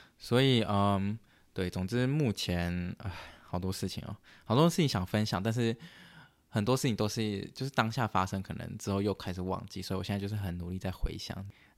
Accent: Canada; 可是我也没跟他说我是加拿大人

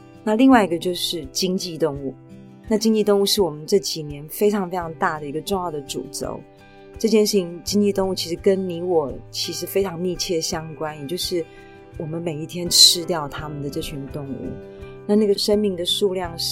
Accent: Taipei, Taiwan; born there; 台北。台北。

